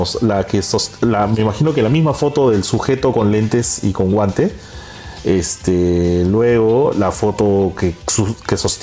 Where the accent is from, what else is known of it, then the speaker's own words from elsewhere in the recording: Peru; Javier y yo somos peruanos